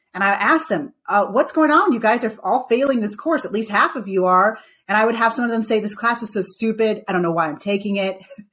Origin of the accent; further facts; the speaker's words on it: Jamaica; But like, I'm Jamaican. You wouldn't say a Puerto Rican who has brown skin is from Africa, right?